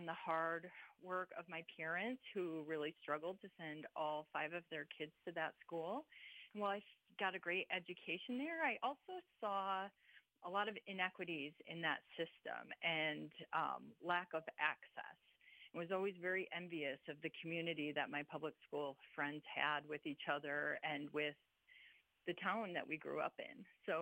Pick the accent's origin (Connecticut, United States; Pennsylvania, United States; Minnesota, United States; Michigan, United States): Michigan, United States; Lowell; I'm actually a Michigan native. I grew up just outside of Grand Rapids, Michigan, in a little town called Lowell.